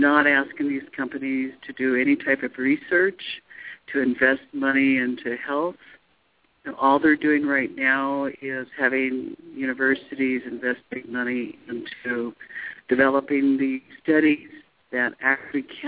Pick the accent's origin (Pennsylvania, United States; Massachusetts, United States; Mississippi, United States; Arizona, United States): Arizona, United States; Oak Springs; I am originally from Oak Springs.